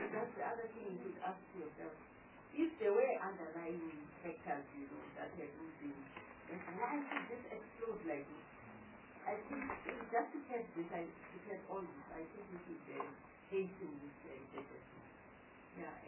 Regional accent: North West, South Africa; I'm from the Northwest, you know, that brings those people, because we have villages like Masibudule, Stilford Fontaine, where people didn't have access to media.

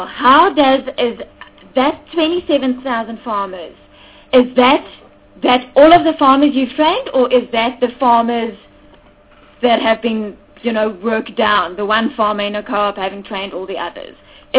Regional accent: Free State, South Africa; and I come from the Free State, so I know what's happening there

